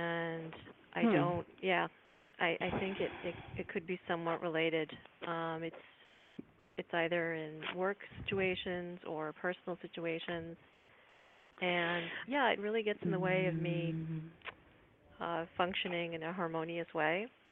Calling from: Florida, United States; I am calling from Florida.

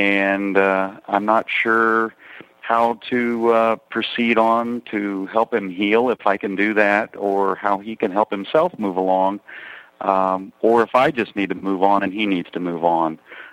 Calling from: Tampa, Florida, United States; Hi, Dan. I'm calling from Tampa, Florida. I'm a 42-year-old gay man

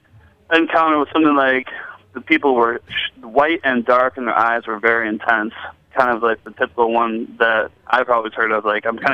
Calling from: Manhattan, New York, United States; calling from Manhattan.

